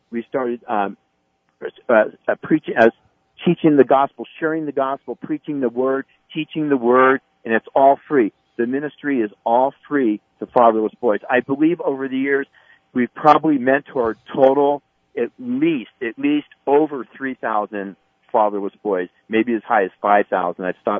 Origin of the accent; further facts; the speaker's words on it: California, United States; And I grew up in California. I'm from California.